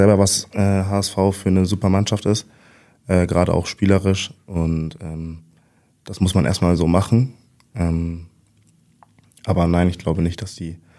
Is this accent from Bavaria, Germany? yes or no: no; Westerstede, Lower Saxony, Germany; also born or lived in Duisburg; Genau, dann nach Westerstede mit 7 Jahren.